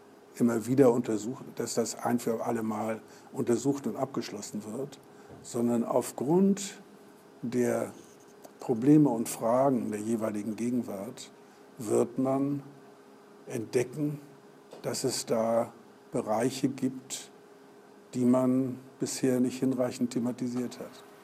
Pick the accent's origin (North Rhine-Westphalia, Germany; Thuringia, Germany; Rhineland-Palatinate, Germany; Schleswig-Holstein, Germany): Schleswig-Holstein, Germany; Kiel; ich komme aus Kiel und kann ein bisschen Dänisch